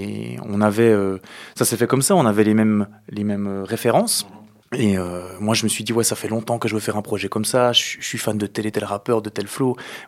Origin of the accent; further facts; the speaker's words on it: Neuchâtel, Switzerland; parce que je crois que je n'ai jamais cité que je venais forcément de Neuch.